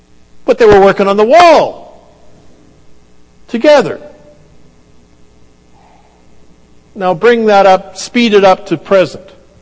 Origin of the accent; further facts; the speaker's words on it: Saskatchewan, Canada; passport you were born in Canada. I said, that's right. He said, where in Canada? And I told him, oh, I'm from Saskatchewan too, he said.